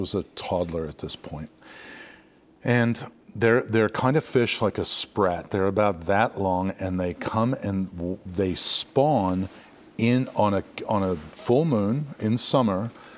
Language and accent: English; Malibu, California, United States; born there; now in Kansas City, United States; so we were born in Malibu. I was born in Malibu.